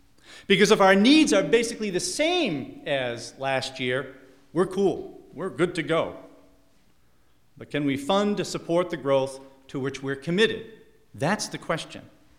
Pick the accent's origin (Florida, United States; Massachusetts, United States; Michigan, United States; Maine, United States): Maine, United States; Waterville; I'm from Waterville, Maine, and that is, of course, the home of Colby College, where he was a graduate of.